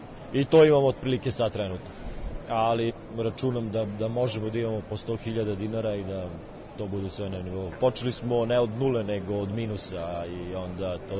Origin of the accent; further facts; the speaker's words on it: Kruševac, Šumadija and Western Serbia, Serbia; Ne, nisam. Ja sam iz Kruševca.